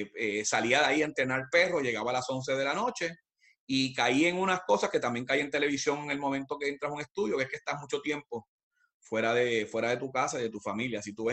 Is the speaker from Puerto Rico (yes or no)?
yes; Puerto Rico; moved away; Yo soy puertorriqueño, espero poderme morir en mi país, disfrutar un retiro allá.